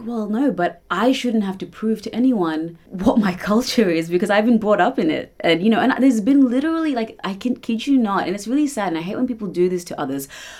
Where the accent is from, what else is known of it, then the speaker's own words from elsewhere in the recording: Australia; I love my culture, but Australia, being Australian is very much a part of my culture as well, you know, because that's part of my identity, because I was brought up here.